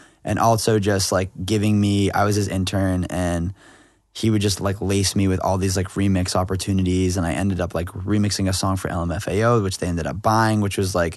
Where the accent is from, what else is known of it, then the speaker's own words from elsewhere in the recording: Maine, United States; I'm from Maine. I'm like, I'm back where I started.